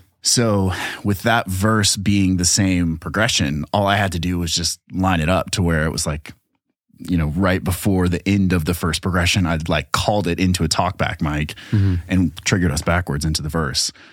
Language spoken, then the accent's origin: English; Athens, Georgia, United States; So I'm from Athens, Georgia. And before I moved to Nashville, I, you know, went to school at the University of Georgia.